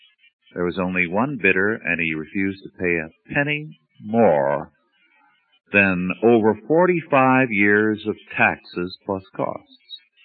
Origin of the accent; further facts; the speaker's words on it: Virginia City, Nevada, United States; born there; I was born there in Virginia City. My father built the house, and he worked as a foreman in the mines.